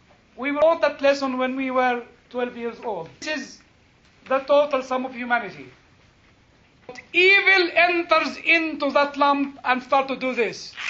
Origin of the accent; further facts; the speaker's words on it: United Kingdom; I'm British, you know.